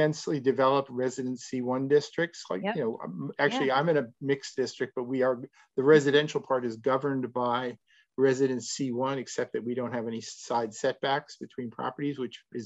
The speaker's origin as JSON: {"language": "English", "town": "New York City", "region": "New York", "country": "United States", "tie": "born or raised there", "said": "I grew up in New York City"}